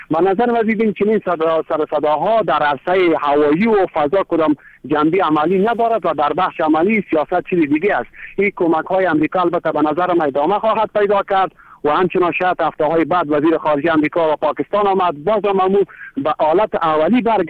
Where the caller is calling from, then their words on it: Mazar-i-Sharif, Balkh, Afghanistan; بله سلام، … از مزار شریف آمدیم